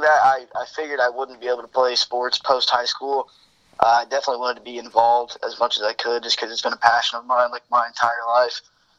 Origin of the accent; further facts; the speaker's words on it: Indianapolis, Indiana, United States; born there; I was born on January 24th, 2000 in Indianapolis, Indiana.